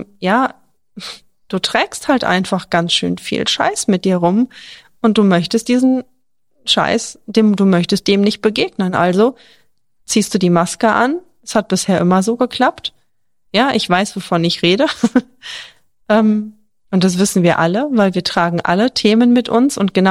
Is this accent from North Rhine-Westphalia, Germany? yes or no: yes; Cologne, North Rhine-Westphalia, Germany; born there; weil ich bin geboren in Köln